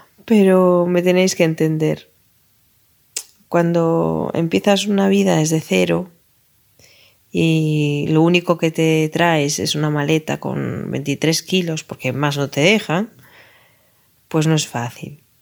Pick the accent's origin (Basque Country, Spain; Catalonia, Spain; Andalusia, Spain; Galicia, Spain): Galicia, Spain; A Coruña; moved away as an adult; now in Vienna, Austria; Soy de La Coruña, una ciudad al noroeste de España, pegada al Atlántico. Y vivo en Viena desde julio del 2011.